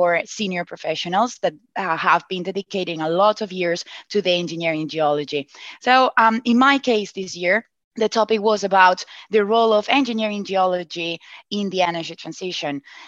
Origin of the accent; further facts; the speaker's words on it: Barcelona, Catalonia, Spain; I'm from Barcelona.